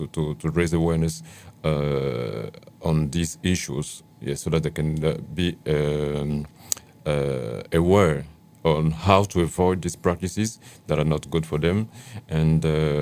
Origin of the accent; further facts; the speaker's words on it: Côte d’Ivoire; English is a second language; I come from Ivory Coast in West Africa